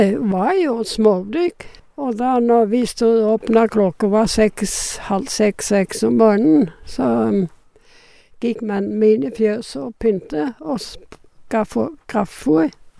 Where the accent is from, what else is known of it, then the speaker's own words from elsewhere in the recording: West coast, Denmark; now in Norway; Jeg kommer fra Danmarks vestkyst.